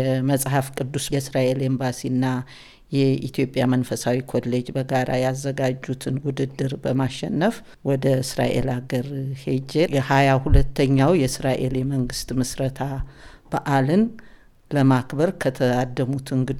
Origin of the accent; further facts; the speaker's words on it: Kutaber, Amhara, Ethiopia; born there; የተወለድኩት ኩታበር ወረዳም ይባላል አካባቢ ነው።